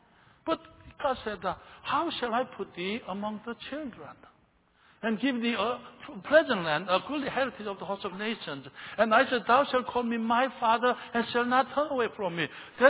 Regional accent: South Korea; now in United States; Mom, the Lord might want us to go back to Korea. And I'm your oldest son, so will you go with us back to Korea?

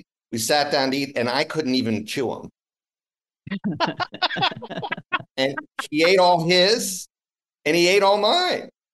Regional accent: Ohio, United States; I grew up in Ohio, middle of Ohio, which now they have an awareness.

